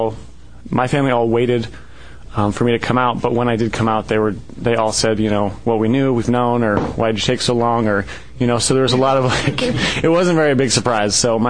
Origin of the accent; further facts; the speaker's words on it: Washington, United States; From Washington State.